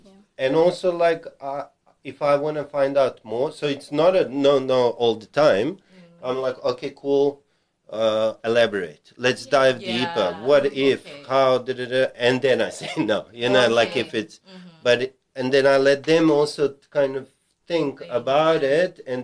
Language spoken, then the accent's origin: English; South Africa; man, I'm Serbian. Like, I'm South African, but like my DNA is Serbian, and we are straightforward.